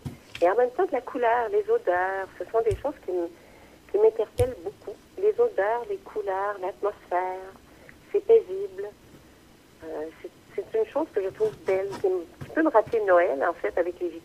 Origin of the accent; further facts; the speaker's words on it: Montreal, Quebec, Canada; j'ai été élevée à l'ombre de l'oratoire, dans le sens où on habitait tout près.